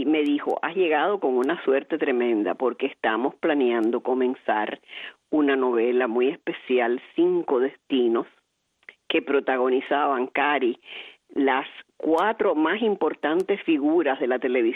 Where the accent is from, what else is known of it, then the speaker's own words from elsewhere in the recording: Havana, Cuba; now in Miami, United States; Me quedé en Cuba para después prácticamente abandonar. Así yo salí de La Habana en el 1960, Cari, un día antes de la Navidad.